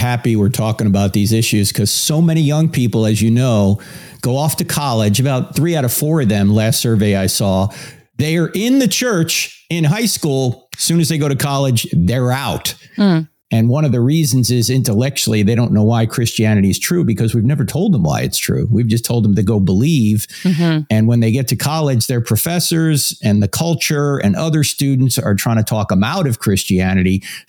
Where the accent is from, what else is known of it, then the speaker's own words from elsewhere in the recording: New Jersey, United States; I grew up in New Jersey, so I was Catholic because it's the law. In New Jersey, you're either Catholic or Jewish, right?